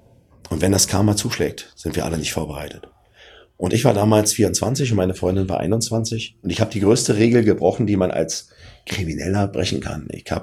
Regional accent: Berlin, Germany; ich komme aus Berlin-Neukölln und ich komme aus dem Kampfsport.

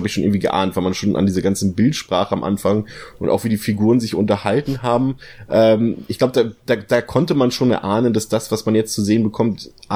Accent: East Germany, Germany; aber ich komme ja aus dem Osten

